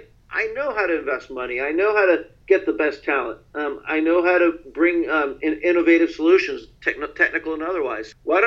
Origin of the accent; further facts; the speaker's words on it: San Francisco, California, United States; I discovered human trafficking in my hometown of San Francisco.